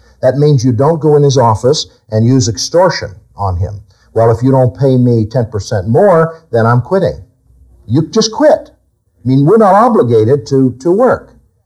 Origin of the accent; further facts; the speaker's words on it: Pittsburgh, Pennsylvania, United States; I was born in Pennsylvania and around Pittsburgh and raised, you know, near there, and my sales territory was north of Pittsburgh and all of these heavy industries.